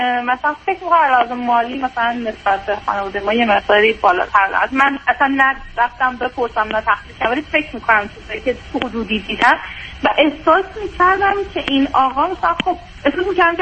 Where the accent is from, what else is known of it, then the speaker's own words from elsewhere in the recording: Iran; خودم تو ایران بزرگ شدم و بیشتر عمرم اونجا بودم